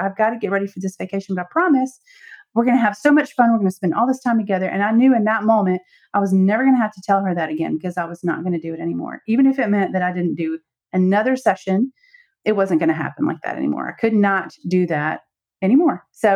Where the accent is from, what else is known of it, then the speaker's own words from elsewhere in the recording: Mississippi, United States; also born or lived in Alabama; I was born and raised in the South. I'm from Mississippi, and I have three children.